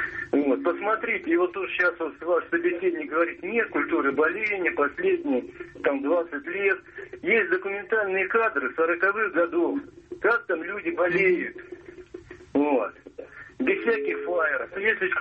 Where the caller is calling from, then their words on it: Tula, Tula Oblast, Russia; я из Тулы.